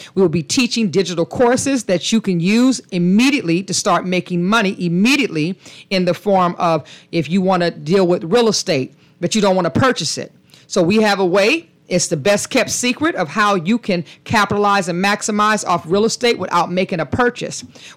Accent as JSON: {"language": "English", "town": "Houston", "region": "Texas", "country": "United States", "said": "And we are all from Houston, Texas, where the company, the headquarters, is based out of Houston, Texas"}